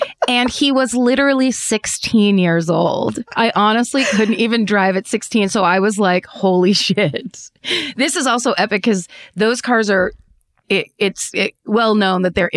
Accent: California, United States; I'm from Marin County, and in high school in 2009, I was running with the wrong crowd.

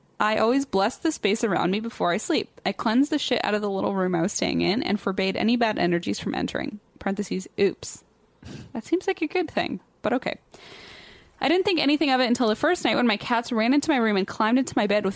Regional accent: Leesburg, Virginia, United States; I'm a fellow Nova native, born and raised in Leesburg, Virginia.

